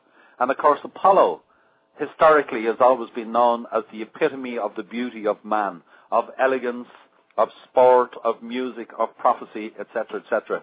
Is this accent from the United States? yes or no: no; Ireland; Well, I'm Irish, remember. I kissed the Blarney Stone 6 or 7 times